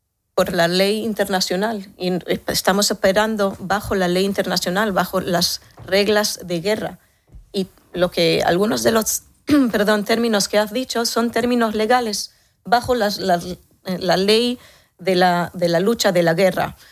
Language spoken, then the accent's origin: Spanish; Israel; Spanish is a second language